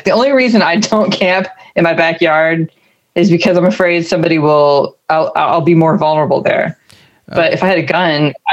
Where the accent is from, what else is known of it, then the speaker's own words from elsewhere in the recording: United States; Because I feel like I'm a weak, fat, lazy American.